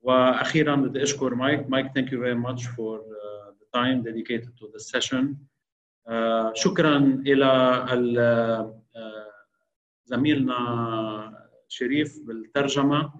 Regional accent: Lebanon; أنا يعني كلبناني أنا نفسي بشكركم

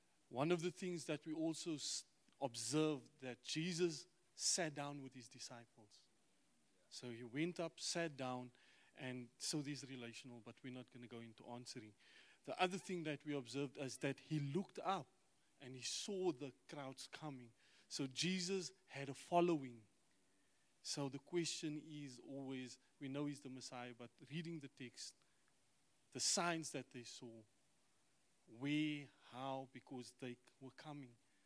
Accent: Cape Town, Western Cape, South Africa; I'm from Cape Town.

